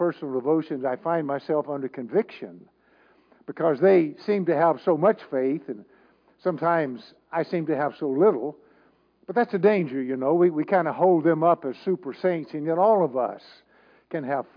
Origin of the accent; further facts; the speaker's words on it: Texas, United States; Now, growing up in Texas, If you could play football as a teen, then nothing else really seemed to matter.